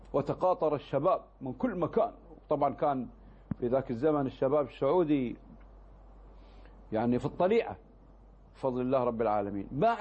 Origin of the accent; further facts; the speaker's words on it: Kuwait; عندنا في الكويت